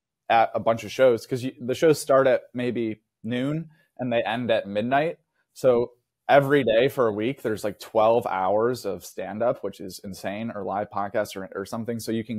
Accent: United States; I know I'm American, but I'm still a sports fan.

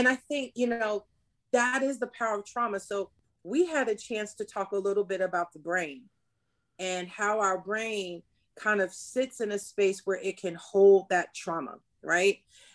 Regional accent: West Coast, United States; I mean, yes, Black and white, but, you know, I'm from the West Coast, you're from the East Coast.

